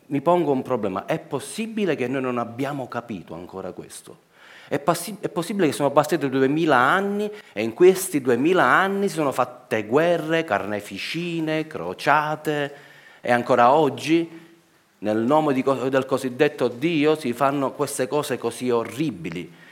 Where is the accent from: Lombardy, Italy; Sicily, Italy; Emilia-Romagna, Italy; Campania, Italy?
Sicily, Italy; Palermo; cioè io palermitano